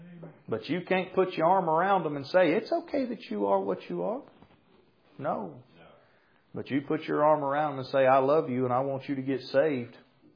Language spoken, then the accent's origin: English; United States; But I'm an American, so I can.